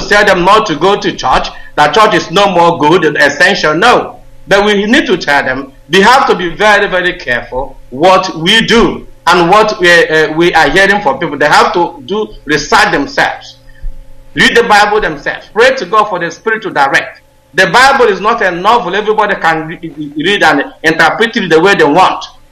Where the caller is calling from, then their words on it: Northern Ireland, United Kingdom; I'm calling from Northern Ireland.